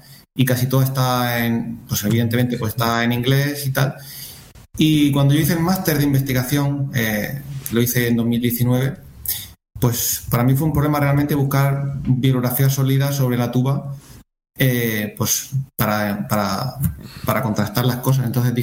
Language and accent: Spanish; Cartagena, Region of Murcia, Spain; pues yo soy músico, tubista, soy de Cartagena